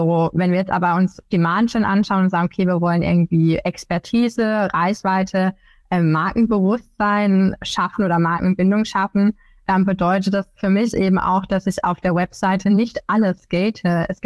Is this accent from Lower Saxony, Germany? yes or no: no; Karlsruhe, Baden-Württemberg, Germany; Also ich komme tatsächlich aus der Region, erstmal noch ganz kurz lokal, aus der Region Karlsruhe, arbeite da inzwischen komplett remote